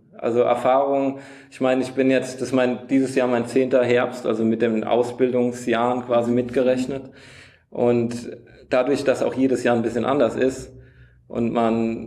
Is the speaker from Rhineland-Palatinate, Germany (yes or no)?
yes; Wachenheim, Rhineland-Palatinate, Germany; ich komme aus Wachenheim, da sieht man halt auch öfter mal einen Traktor. Und drumherum, ich wohne 50 Meter weg vom Feld.